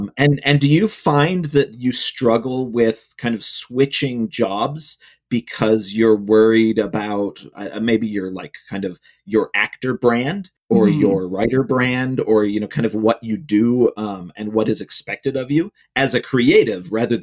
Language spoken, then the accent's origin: English; Cleveland, Ohio, United States; And I grew up in Ohio, in Cleveland.